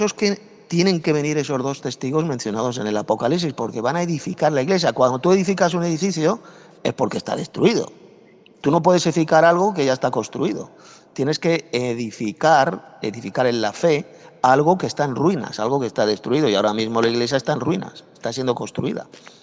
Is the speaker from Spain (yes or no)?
yes; Spain; Yo soy español.